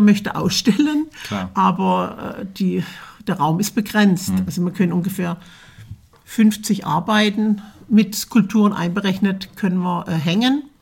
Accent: Krautheim, Baden-Württemberg, Germany; Ich bin in Krautheim zur Schule gegangen.

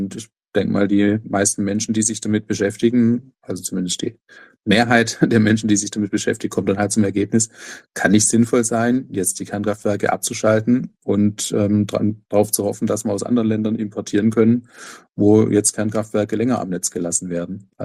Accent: Ludwigsburg, Baden-Württemberg, Germany; nicht in meiner Heimatstadt Ludwigsburg zu investieren

